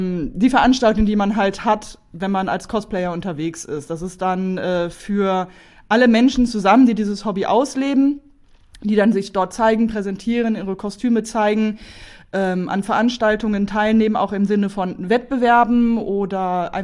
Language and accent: German; Burgdorf, Lower Saxony, Germany; ich komme aus Burgdorf, Region Hannover und bin 42 Jahre alt tatsächlich